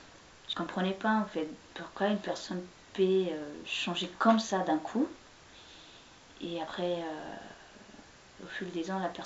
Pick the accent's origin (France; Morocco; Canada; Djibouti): Djibouti; Et ce qui est bien chez moi à Djibouti, les filles sont éduquées et elles travaillent.